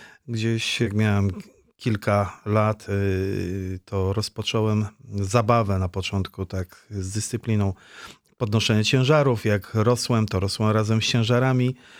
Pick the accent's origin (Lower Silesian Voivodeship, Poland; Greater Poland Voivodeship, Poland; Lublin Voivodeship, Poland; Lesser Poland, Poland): Lower Silesian Voivodeship, Poland; Wrocław; now in Czernica, Poland; do której to gminy przeniosłem się z miasta Wrocław, bo od urodzenia byłem wrocławianinem.